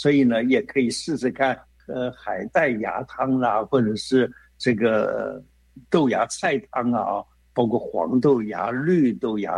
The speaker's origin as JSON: {"language": "Chinese", "country": "China", "said": "所以你看，我们中国人吃东西，吃这个像饺子啊，或者是吃面条"}